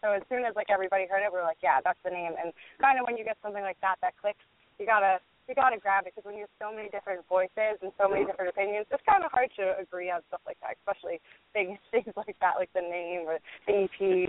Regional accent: New York, United States; I come from the New York area, and everybody there, it's this huge family of musicians

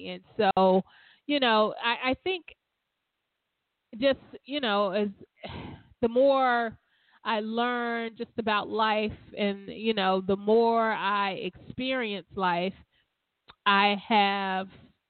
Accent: Alabama, United States; I'm from the South. So what we would say, you're putting your cart before your horse. So from Alabama, guys.

